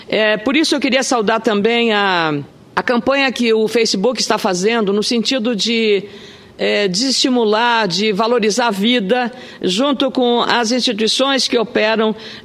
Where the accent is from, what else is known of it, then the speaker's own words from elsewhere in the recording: Rio Grande do Sul, Brazil; eu, como gaúcha